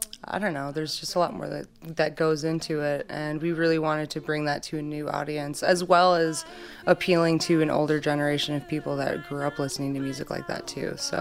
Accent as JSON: {"language": "English", "town": "Kalamazoo", "region": "Michigan", "country": "United States", "tie": "born or raised there", "also_born_or_lived": "Vicksburg", "said": "But yeah, I was born in Kalamazoo. I was actually born in the parking lot of Borges Hospital, and my parents lived right down the street."}